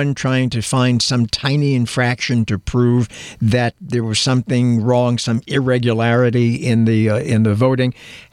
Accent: New York, United States; now in California, United States; Well, I'm a New Yorker, and I transplanted to California.

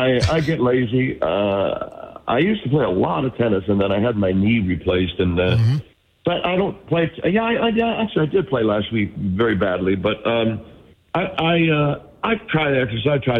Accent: West Bridgewater, Massachusetts, United States; And, I grew up in Massachusetts, by the way, outside of Brockton, Mass, a little town called West Bridgewater.

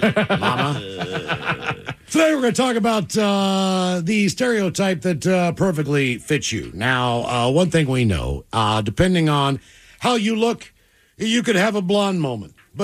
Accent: West Virginia, United States; So I'm from West Virginia. There's a joke that, you know, we all date our cousins.

